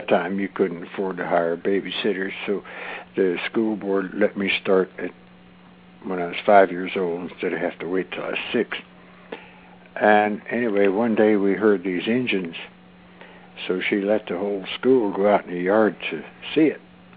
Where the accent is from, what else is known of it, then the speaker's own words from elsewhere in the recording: Preston, Kentucky, United States; born there; I was born in Preston, Kentucky, 1927.